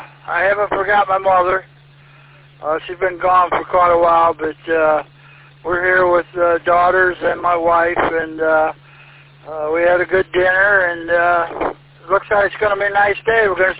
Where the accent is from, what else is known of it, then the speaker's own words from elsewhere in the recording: North Muskegon, Michigan, United States; I'm originally from North Muskegon, so don't have too many GMRS repeaters up there.